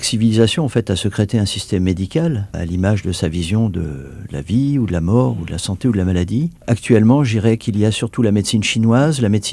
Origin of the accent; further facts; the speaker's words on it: France; Je viens de France, mais je fais de la médecine chinoise depuis 40 ans